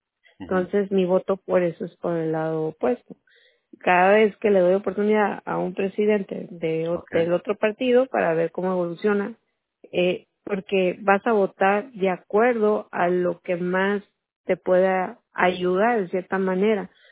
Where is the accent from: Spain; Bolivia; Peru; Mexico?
Mexico; sabiendo que yo soy mexicana